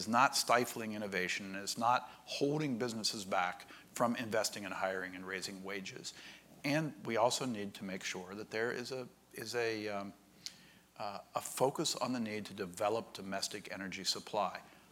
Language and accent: English; Ohio, United States; now in Virginia, United States; in my home state, it's not my home state, but my adopted state of Virginia, and my home state, actually, of Ohio